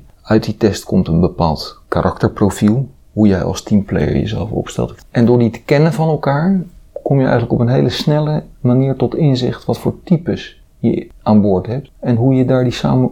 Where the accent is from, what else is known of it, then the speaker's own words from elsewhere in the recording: Leiden, South Holland, Netherlands; Ik ben geboren en getogen in Leiden